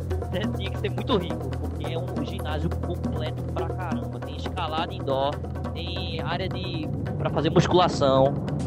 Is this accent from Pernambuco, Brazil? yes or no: yes; Recife, Pernambuco, Brazil; Eu sou de Recife.